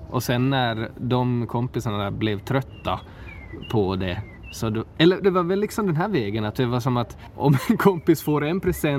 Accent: Maxmo, Ostrobothnia, Finland; väldigt häftig skivrelease också i min hemby Maxmo.

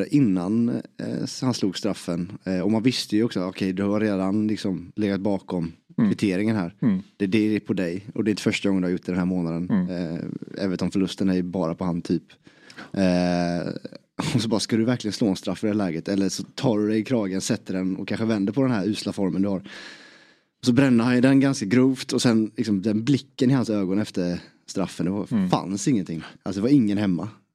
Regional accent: Småland, Sweden; där jag kommer från, Smålandskuppen

